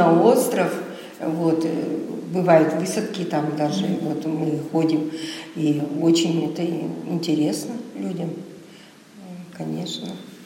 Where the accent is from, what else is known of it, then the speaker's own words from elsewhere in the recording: Kronstadt, Saint Petersburg, Russia; я всегда говорила, я из Кронштадта, и все.